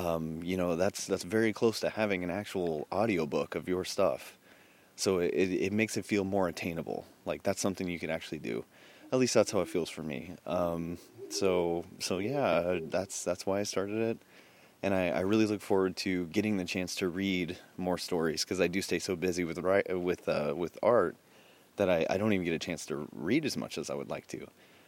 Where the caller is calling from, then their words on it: Cape Elizabeth, Maine, United States; I'm recording this from Cape Elizabeth, Maine, and I'm outside.